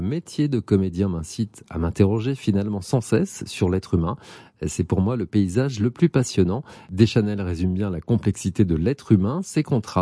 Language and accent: French; Normandy, France; Déjà en tant que Normand